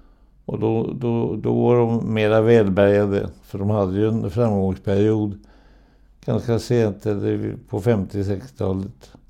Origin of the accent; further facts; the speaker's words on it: Åkeshov, Stockholm County, Sweden; born there; jag föddes i Åkeshov som var egna hemsamhälle med tomträtter och med rätt mycket hantverkare som bodde, som förde upp sina hus själva.